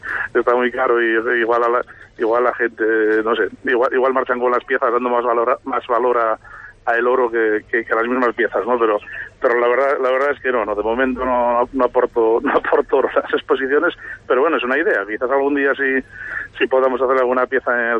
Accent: Navelgas, Asturias, Spain; un concurso internacional de folk que hacíamos desde mi tierra en Asturias, desde Navelgas

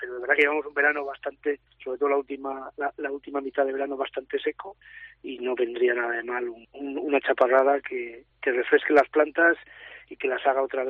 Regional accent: Autol, La Rioja, Spain; Aquí seguimos en mi pueblo, en Autol, estamos en el tempranillo blanco.

